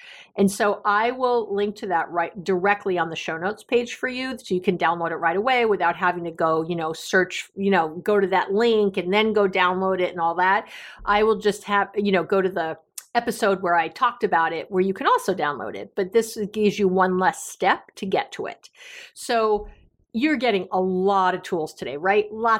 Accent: New York City, New York, United States; You know, growing up in New York City, traffic is, I don't mind traffic.

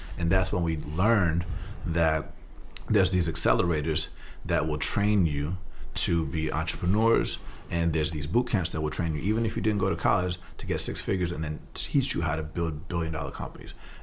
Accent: Atlanta, Georgia, United States; So I grew up in Atlanta, Georgia.

